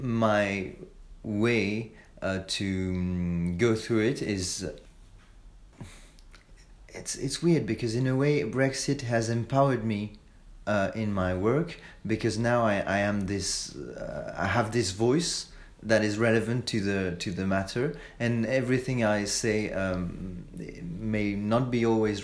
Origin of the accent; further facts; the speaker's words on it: France; English is a second language; now in United Kingdom; in the UK, the first question you're asked when you arrive with your accent and your foreign origins, where are you from? And I remember loving that, because in France no one was interested